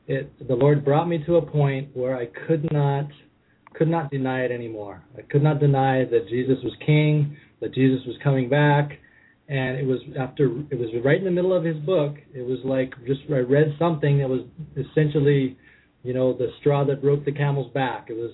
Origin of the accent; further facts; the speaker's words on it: Pacific Northwest, United States; I was raised in the Pacific Northwest.